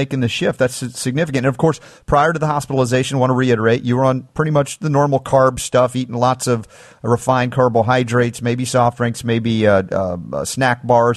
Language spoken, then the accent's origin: English; Georgia, United States; Well, no, I grew up in Georgia, so I know it well.